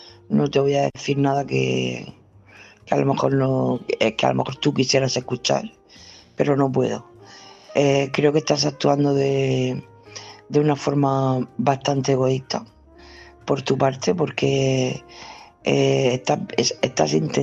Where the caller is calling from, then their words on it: Region of Murcia, Spain; de Murcia.